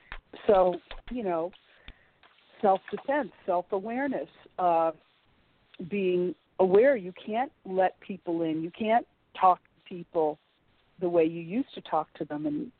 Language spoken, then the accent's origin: English; Miami, Florida, United States; You know, when I was growing up in Miami, Florida, you could leave your doors open.